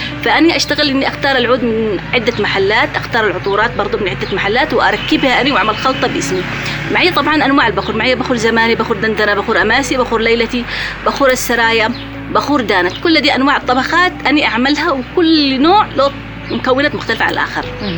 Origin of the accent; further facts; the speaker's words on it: Yemen; وقت الأزمة اللي حصلت عندنا في اليمن